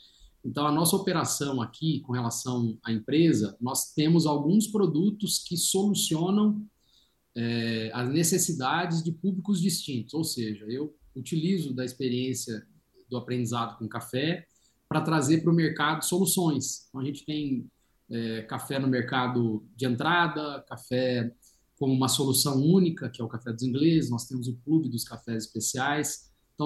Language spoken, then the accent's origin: Portuguese; Altinópolis, São Paulo, Brazil; eu sou de Altinópolis, que é uma cidade do interior de São Paulo.